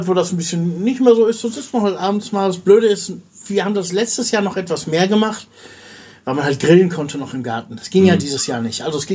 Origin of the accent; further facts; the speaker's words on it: Bulgaria; German is a second language; Ob man denn auch als Bulgarin bei uns auch was kriegen könnte?